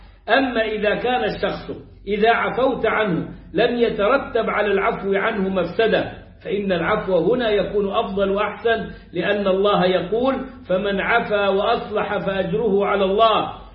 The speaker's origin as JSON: {"language": "Arabic", "region": "Upper Egypt", "country": "Egypt", "said": "زي ما أقول عندنا في الصعيد"}